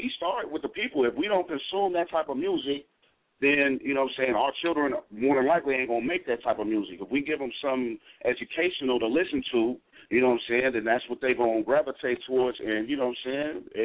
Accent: Portland, United States; I know when I came, like I said, I'm from Portland, so, you know, I didn't really know anybody in the industry

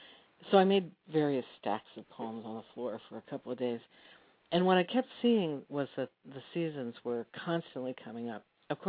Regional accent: Alaska, United States; I had the privilege of growing up in Alaska.

